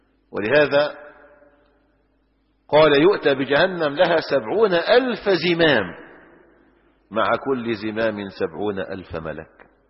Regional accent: Egypt; عشان كده مثلا احنا عندنا في مصر قصور

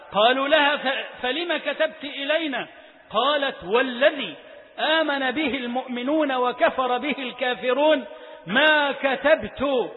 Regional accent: Egypt; بلدنا مصر

